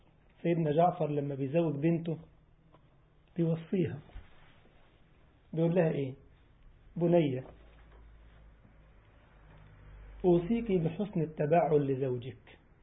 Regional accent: Egypt; عارف ابو الهول اللي عندنا في مصر فانا عند الهرم ما بيتكلمش

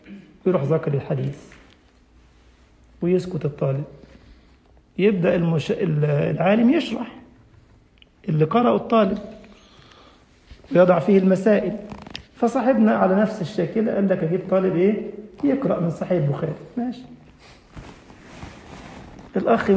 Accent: Egypt; انتوا ما شاء الله انتوا شيوخ اسلام انا بتكلم عن الطلبة عندنا في مصر

